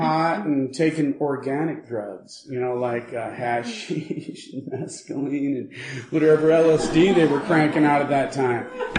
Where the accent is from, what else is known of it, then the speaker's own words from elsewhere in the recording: Santa Barbara, California, United States; born there; also born or lived in Berkeley; And my parents, I was born in Santa Barbara.